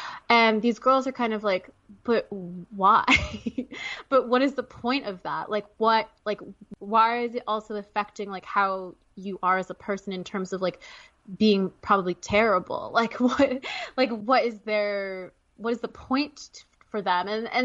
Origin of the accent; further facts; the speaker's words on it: Canada; because I'm Canadian.